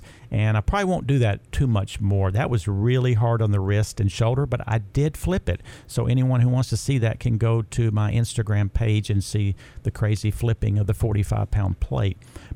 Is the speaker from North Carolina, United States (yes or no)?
no; Chattanooga, Tennessee, United States; when I take a step back and look at Chattanooga, as it is my hometown, is the place I probably will die in. I don't see any reason to ever move from here. I love it. I love Tennessee.